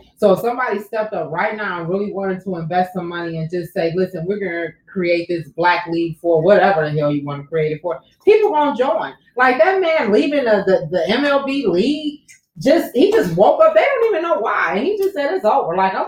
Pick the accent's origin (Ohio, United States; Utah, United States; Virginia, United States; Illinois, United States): Ohio, United States; Cleveland; Now I'm from Cleveland.